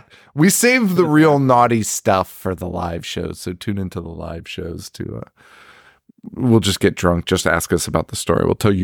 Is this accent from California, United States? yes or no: no; Connecticut, United States; again, we're from Connecticut. It's fucking cold here.